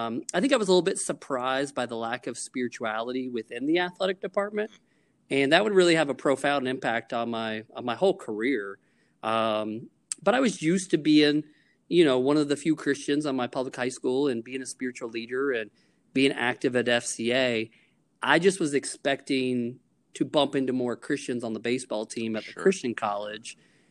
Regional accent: Orlando, Florida, United States; growing up in Orlando, in fact, I played high school baseball with his son, Bobby.

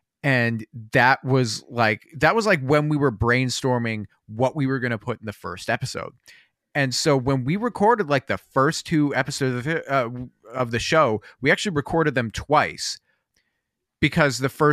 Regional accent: Portland, Oregon, United States; I was raised in Portland, Oregon.

